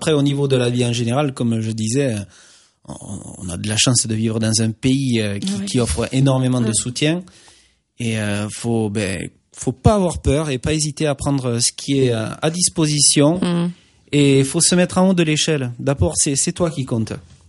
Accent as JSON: {"language": "French", "region": "Occitanie", "country": "France", "moved": "yes", "said": "surtout quand on vient du Gers. Excuse-moi, mais bon, moi j'adore mon département, la vie est superbe, le département est très beau."}